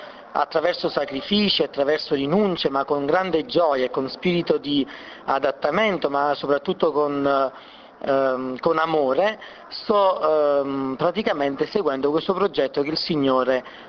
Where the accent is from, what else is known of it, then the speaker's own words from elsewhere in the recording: Gerola, Campania, Italy; Io vengo dalla costiera amalfitana, precisamente da Gerola.